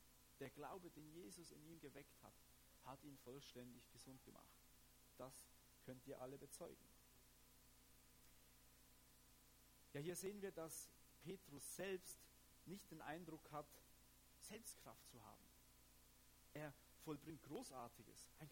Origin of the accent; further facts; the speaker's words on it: Switzerland; Zumindest mir als Schweizer, ich weiß nicht, wie oft dass man das in Deutschland so nennt